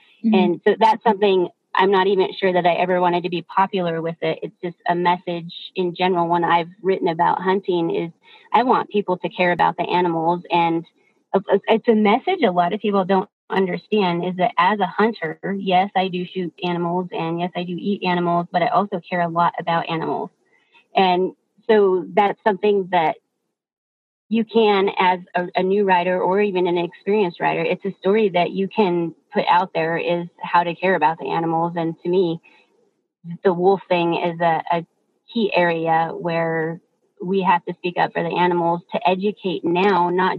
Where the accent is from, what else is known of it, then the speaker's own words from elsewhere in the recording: Colorado, United States; I grew up in Colorado, and the population has just exploded there over the years.